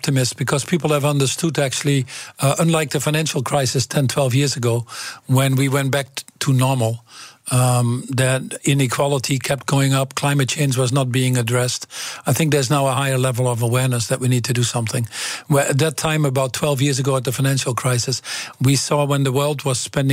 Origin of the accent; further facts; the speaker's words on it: Overijssel, Netherlands; English is a second language; I came from Twente, so we keep both feet on the ground and we stay what you call nuchter. So that's very important to us. And I think there are a lot of good Dutch qualities that I take with me.